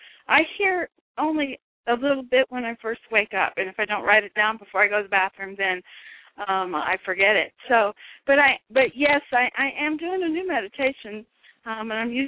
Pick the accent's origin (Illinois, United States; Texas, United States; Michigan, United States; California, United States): California, United States; I'm the one from California.